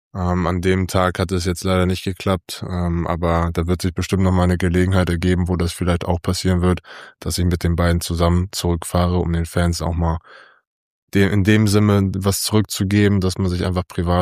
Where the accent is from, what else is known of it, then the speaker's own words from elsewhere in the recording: Bad Bramstedt, Schleswig-Holstein, Germany; Ich habe damals in meinem Heimatdorf, muss ich es leider bezeichnen, Bad Bramstedt, angefangen Handball zu spielen mit 4 Jahren.